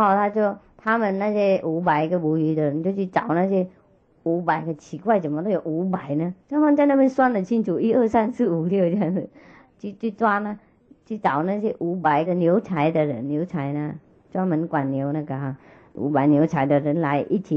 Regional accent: China; 就是因为我们中国人啊、有一些人学

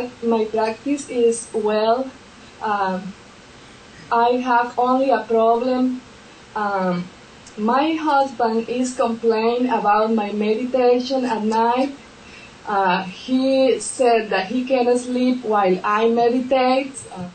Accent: Tennessee, United States; English is a second language; I come from Tennessee. We don't have a Sila Center in Tennessee, but oh.

